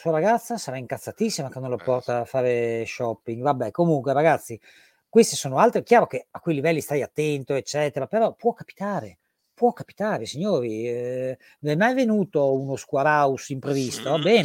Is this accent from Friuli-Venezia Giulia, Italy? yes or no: yes; Trieste, Friuli-Venezia Giulia, Italy; Oh, io sono di Trieste, sapete